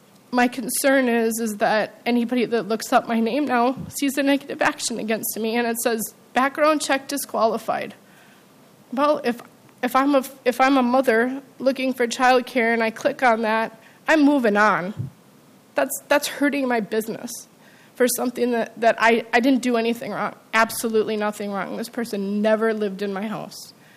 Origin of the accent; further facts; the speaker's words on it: Farmington, Minnesota, United States; I am from Farmington, and I recently had a negative action placed against me for what I feel is a ridiculous reason.